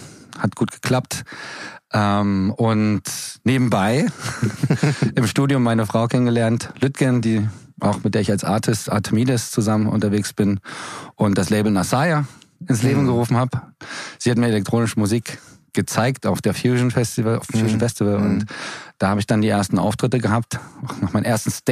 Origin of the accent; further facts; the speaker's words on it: Wittichenau, Saxony, Germany; Ja, also ich bin als Mensch, in Hoyerswerda geboren und in der Kleinstadt Wittichenau groß geworden